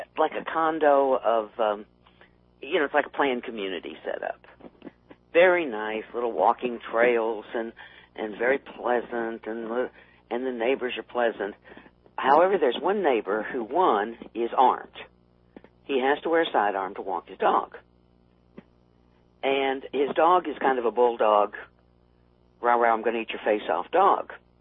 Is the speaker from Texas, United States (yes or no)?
yes; Texas, United States; now in Tucson, United States; I live in Tucson, which is the liberal. I'm from Texas, and I always say I sort of live in the Austin of Arizona.